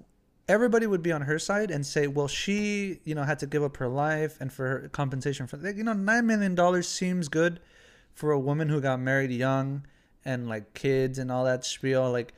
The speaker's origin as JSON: {"language": "English", "country": "United States", "tie": "born or raised there", "said": "I'm a man of culture, but I grew up in the States."}